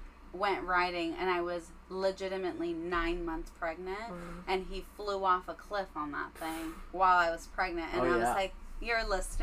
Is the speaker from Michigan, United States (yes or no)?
no; Queens, New York, United States; I'm from Queens. Yeah. Shout out Queens.